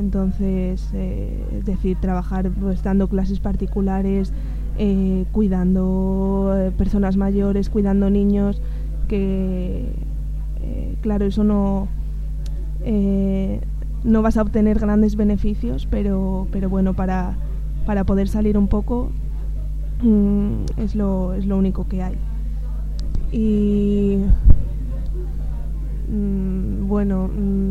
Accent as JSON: {"language": "Spanish", "town": "Salamanca", "region": "Castile and León", "country": "Spain", "said": "vengo de Salamanca"}